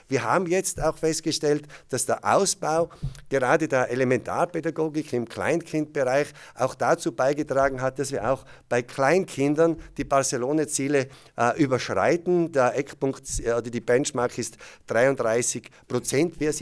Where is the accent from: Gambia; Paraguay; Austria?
Austria; Galtür, Tyrol; In meiner Heimatgemeinde Galtür wurde der erste Kindergarten erst 1987 eingerichtet, also tatsächlich sehr, sehr spät.